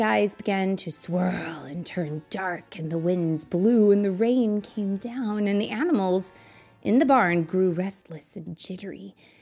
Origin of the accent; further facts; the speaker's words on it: Kansas, United States; Mommy, I am from Kansas